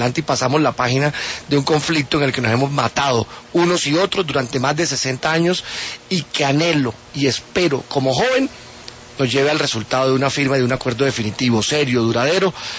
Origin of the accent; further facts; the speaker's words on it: Colombia; como colombiano, como joven